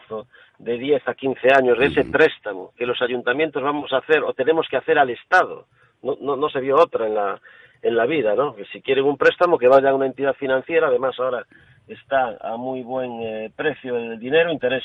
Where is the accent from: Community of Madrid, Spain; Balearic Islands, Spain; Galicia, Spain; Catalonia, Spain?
Galicia, Spain; dos gallegos, Abel Caballero y este que le habla.